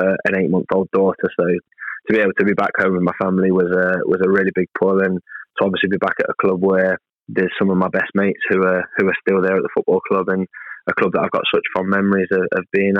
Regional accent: Nottingham, East Midlands, United Kingdom; obviously I'm from Nottingham. I'm a Notts County fan.

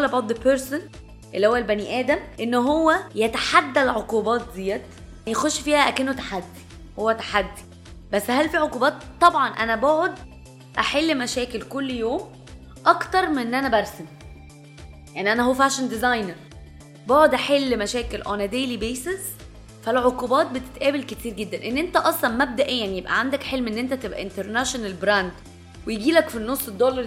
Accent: Egypt; born there; يعني انا هنا وشايفه ومولوده في البلد وحاسه بالشوارع والتاريخ والمتاحف، فهتطلع مني اكيد كمصريه او كاي حد مصري زيي

